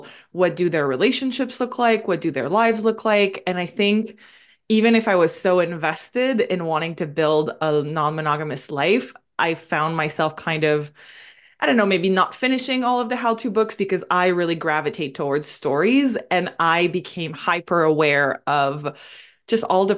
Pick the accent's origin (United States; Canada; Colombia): Canada; Montreal, Quebec; accent: French Canadian; I'm originally from Montreal. I'm French Canadian. Sometimes people wonder the accent. That's what it is.